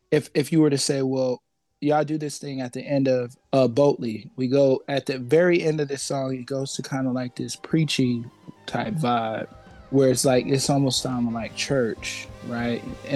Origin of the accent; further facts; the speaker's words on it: Buffalo, New York, United States; And where I'm from has a rich culture. You know, I'm from Buffalo, New York.